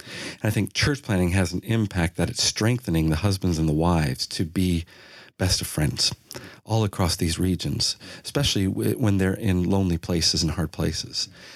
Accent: United States; now in Italy; Yes, obviously grew up in the States.

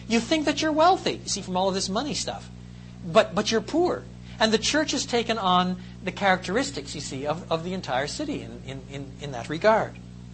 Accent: Quebec, Canada; Well, when I grew up in Quebec, I lived on the St. Francis River, and we used to say that it was the foulest river.

